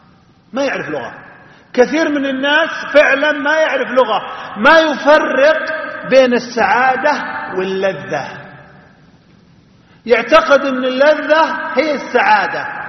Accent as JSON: {"language": "Arabic", "region": "Najd", "country": "Saudi Arabia", "said": "مثل عندنا في نجد يقول حوقت يا الرفلة وكليه"}